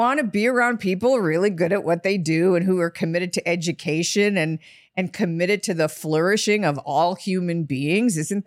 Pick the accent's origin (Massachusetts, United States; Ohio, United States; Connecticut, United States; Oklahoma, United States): Ohio, United States; Cleveland; Cleveland.